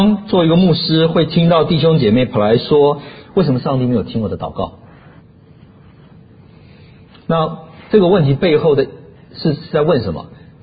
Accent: Taiwan; 我从台湾长大，我在台湾长大。

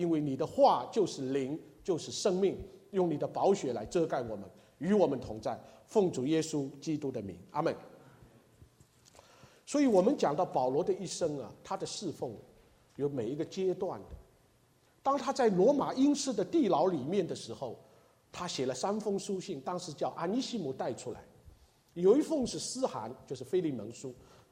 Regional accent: China; 跟我们从大陆来的

